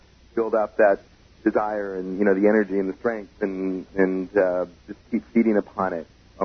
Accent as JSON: {"language": "English", "country": "Canada", "said": "Of course I can. I'm Canadian."}